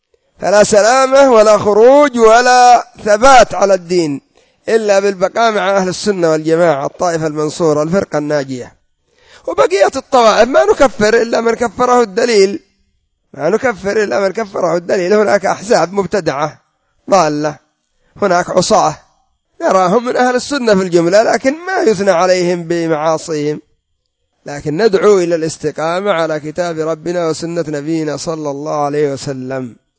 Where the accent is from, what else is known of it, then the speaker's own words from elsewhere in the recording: Yemen; عندنا في اليمن قدرية؟ نعم، كلهم قدرية.